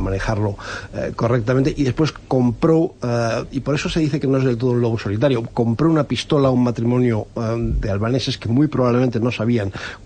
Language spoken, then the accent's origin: Spanish; Brussels, Brussels-Capital Region, Belgium; yo conozco bien Molenbeek, me crié en Bruselas